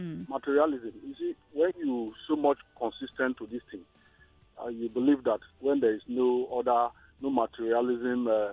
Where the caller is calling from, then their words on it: Ikeja, Lagos, Nigeria; I'm calling from Ikeja.